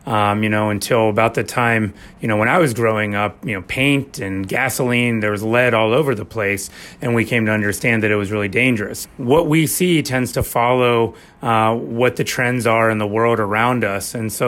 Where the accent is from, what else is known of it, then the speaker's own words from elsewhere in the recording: Monroeville, Pennsylvania, United States; Yeah, I'm a Pittsburgh native. I grew up in Monroeville